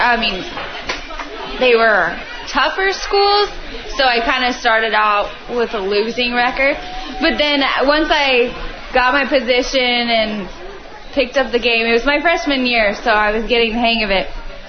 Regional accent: Lincoln, Nebraska, United States; I'm from Lincoln, Nebraska.

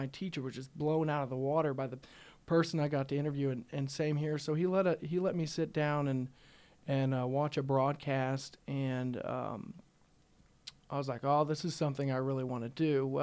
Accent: Higginsville, Missouri, United States; he's actually a seed salesman here at my hometown in Higginsville.

